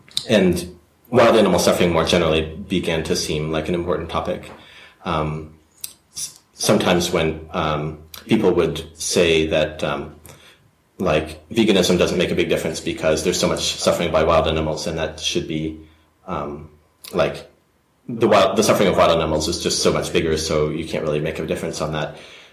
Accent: Albany, New York, United States; I grew up in near Albany, New York, upstate New York.

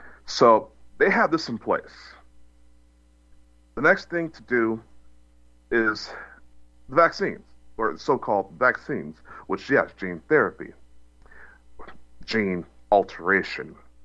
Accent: Texas, United States; moved away; I'm originally a Texan, born in Texas. I lived there for quite some time before moving out of the country.

